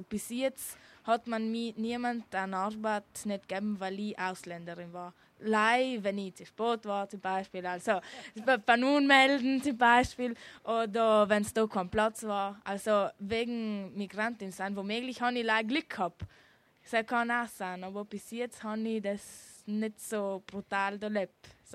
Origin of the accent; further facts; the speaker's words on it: Albania; German is a second language; now in Italy; ja, ich komme aus Albanien, aber ich kann Italienisch, Deutsch, Ladinisch, Albanisch, Englisch, ja, weißt, und noch das und das andere.